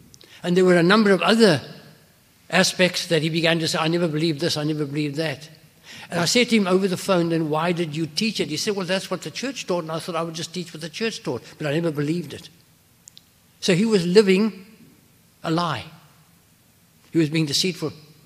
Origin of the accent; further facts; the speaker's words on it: South Africa; as I went back to my home country, South Africa